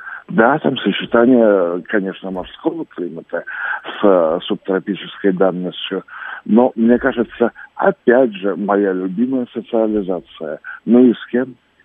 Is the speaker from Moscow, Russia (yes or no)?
yes; Moscow, Russia; Я москвич и практически всю жизнь прожил в Москве.